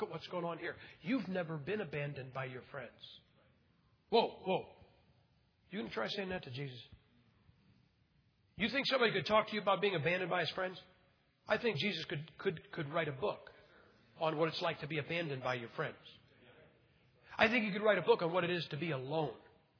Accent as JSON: {"language": "English", "country": "United States", "said": "Now, please understand something, guys. I am an American, okay?"}